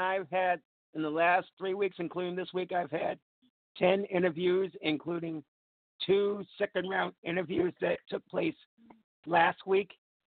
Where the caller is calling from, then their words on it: Manhattan, Kansas, United States; from Manhattan, Kansas.